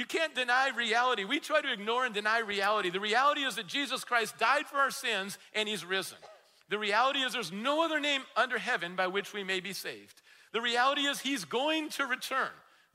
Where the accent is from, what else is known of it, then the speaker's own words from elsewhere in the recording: Minnesota, United States; I think for me, growing up in Minnesota, it's probably the mosquitoes.